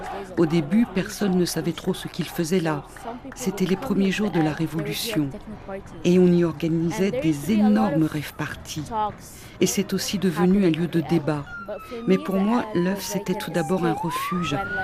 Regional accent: Lebanon; J'ai 20 ans, je suis libanaise

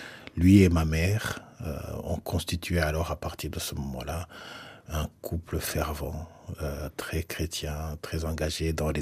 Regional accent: Rwanda; first language Kinyarwanda; French is a second language; La langue rwandaise, c'est ma langue maternelle.

